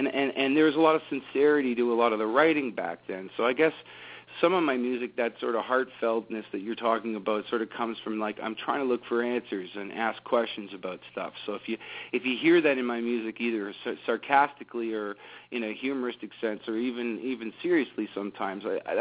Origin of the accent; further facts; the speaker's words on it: Canada; I mean, I'm a Canadian boy